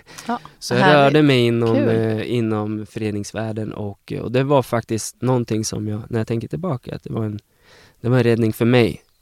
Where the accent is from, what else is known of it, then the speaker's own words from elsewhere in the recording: Eskilstuna, Södermanland, Sweden; now in Uppsala, Sweden; Jag är uppvuxen i Eskilstuna. Bodde där i 37 år